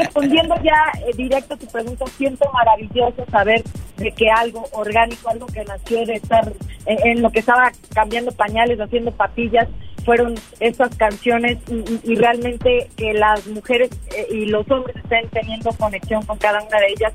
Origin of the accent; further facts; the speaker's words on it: Mexico; todos esos géneros tenemos la fortuna de tener como mexicanos